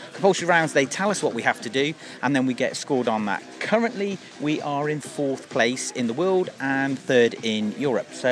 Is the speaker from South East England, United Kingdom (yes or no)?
yes; Milton Keynes, South East England, United Kingdom; I'm from Milton Keynes